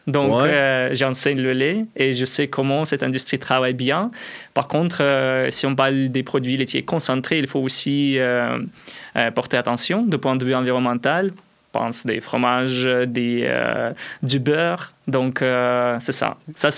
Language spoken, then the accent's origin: French; Russia; moved away; Voilà, mais je viens de la Russie et on utilise le sarrasin comme du riz, par exemple.